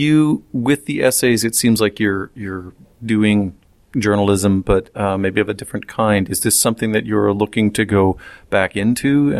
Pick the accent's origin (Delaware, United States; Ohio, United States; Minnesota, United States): Ohio, United States; I remembered from growing up near Toledo